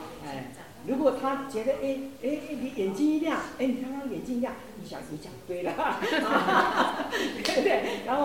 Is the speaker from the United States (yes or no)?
no; China; 我发现我们中国人常常又会有一种感觉